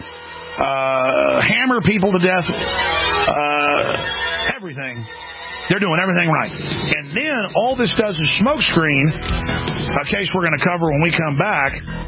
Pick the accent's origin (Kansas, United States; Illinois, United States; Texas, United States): Texas, United States; Dallas; Oh, my gosh, I've probably been attacked by black people 15, 20 times growing up in Dallas.